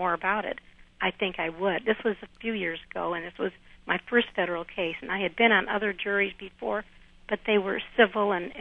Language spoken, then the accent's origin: English; Midwest, United States; I'm a Midwesterner